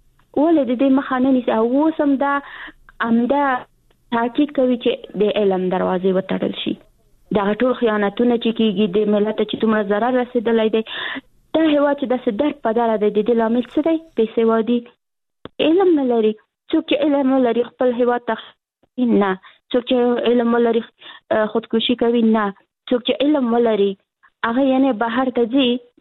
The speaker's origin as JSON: {"language": "Pashto", "country": "Afghanistan", "said": "زه افغان یم، مسلمان یم"}